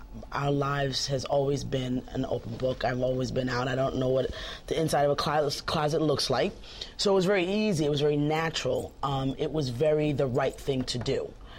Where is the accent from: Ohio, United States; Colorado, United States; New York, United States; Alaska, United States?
New York, United States; I'm a New Yorker. And I'm going down as such, but I was moving, and I was moving to New Jersey